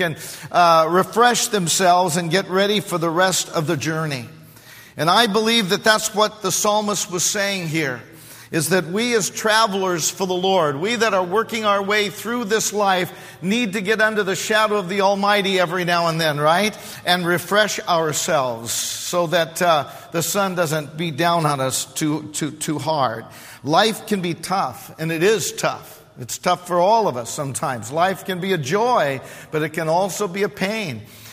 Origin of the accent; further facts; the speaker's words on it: Modesto, California, United States; I was a little boy growing up in Central California, Modesto, Ceres area to be specific, if you know where that is.